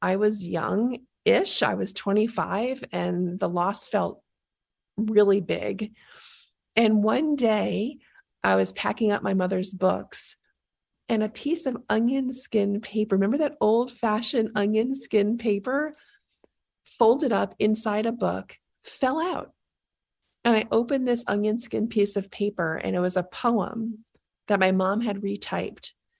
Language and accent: English; New York City, New York, United States; So I'm from New York, and I grew up in the Bronx.